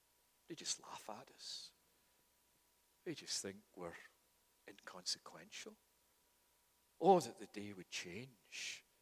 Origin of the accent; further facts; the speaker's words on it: Scotland, United Kingdom; When I was growing up in Scotland